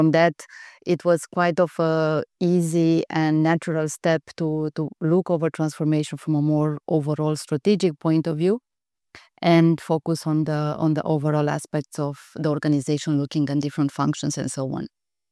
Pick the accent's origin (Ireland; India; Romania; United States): Romania; English is a second language; now in Switzerland; I'm coming from Romania. Now Switzerland is home.